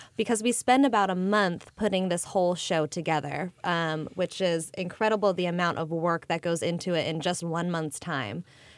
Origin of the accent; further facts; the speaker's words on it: Sacramento, California, United States; I'm from Sacramento.